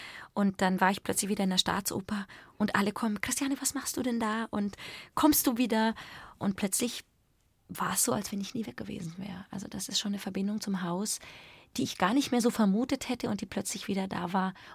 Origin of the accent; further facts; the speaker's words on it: Bavaria, Germany; now in Vienna, Austria; Wien ist auch irgendwie meine Heimat, also deutschsprachig und ich habe in Salzburg studiert, ich komme aus Bayern, deswegen, das ist nicht weit weg.